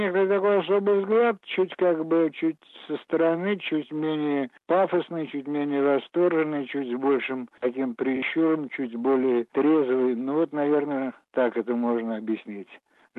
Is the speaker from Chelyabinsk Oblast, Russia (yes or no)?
no; Moscow, Russia; потому что Москва – мой любимый город, где мне очень комфортно вообще, и правильно живется.